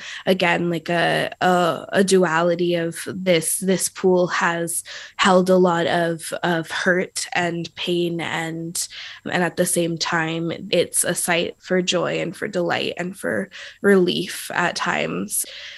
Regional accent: Oakland, California, United States; I was born and raised in Oakland. I still live here.

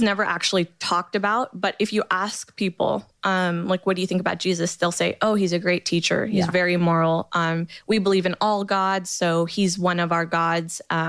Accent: Coppell, Texas, United States; And I grew up in a suburb. I grew up in Coppell, Texas. And that's just like a 90-something percent white suburb

